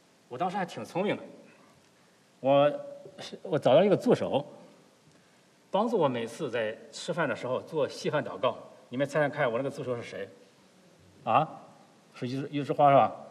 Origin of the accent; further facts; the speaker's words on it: China; 有点像我们中国人的习惯哈